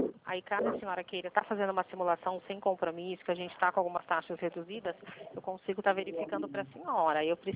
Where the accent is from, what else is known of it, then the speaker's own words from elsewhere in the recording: Limeira, São Paulo, Brazil; Sou de Limeira, interior de São Paulo